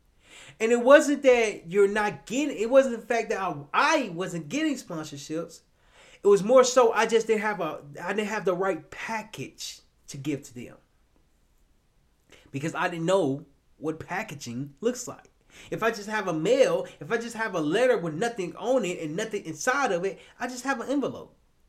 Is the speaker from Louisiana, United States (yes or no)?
no; Little Rock, Arkansas, United States; So I'm from Little Rock, Arkansas. I was raised by a single mother who raised three boys by herself.